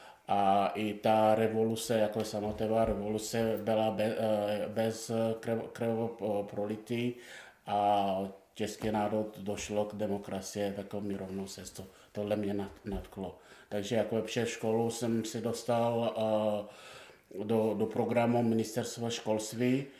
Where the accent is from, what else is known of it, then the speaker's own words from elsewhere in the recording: Togo; now in Czech Republic; jsem z Toga a tam je v průměru kolem 30 stupňů.